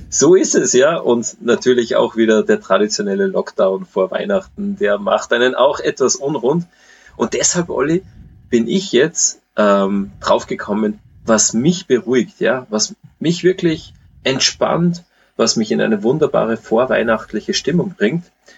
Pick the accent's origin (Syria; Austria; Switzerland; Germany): Austria; Alufolie sagt man ja bei uns in Österreich auch